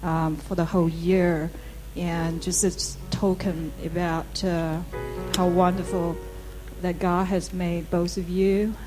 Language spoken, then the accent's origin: English; Taiwan; I don't know why Koreans have the same Chinese surname. I'm from Taiwan.